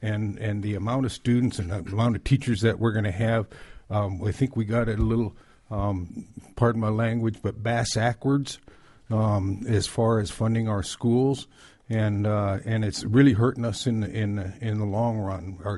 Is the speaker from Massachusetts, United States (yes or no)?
no; Juneau, Alaska, United States; moved away; also born or lived in California; I was born here in Juneau in 1951, went through the schools in Southeast Alaska, moved to California